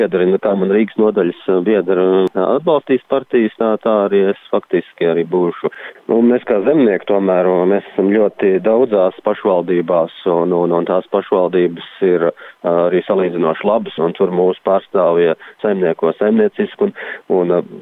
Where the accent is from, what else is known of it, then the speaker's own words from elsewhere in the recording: Riga, Latvia; es esmu agronoms, un es esmu lauksaimnieks, bet es esmu rīdzinieks jau vairākās paudzēs, un līdz ar to es ļoti labi arī pārzinu Rīgas problēmas